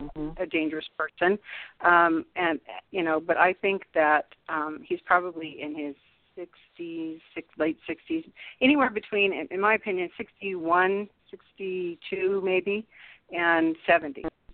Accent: Sacramento, California, United States; were so familiar to me where I grew up and in Sacramento. And I used to walk all over Sacramento

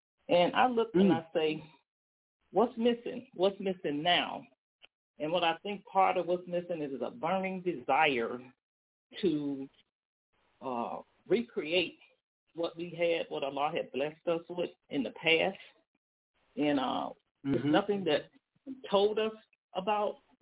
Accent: Chicago, Illinois, United States; I'm from Chicago, and I got on a little late, but I'm just really enjoying this reading.

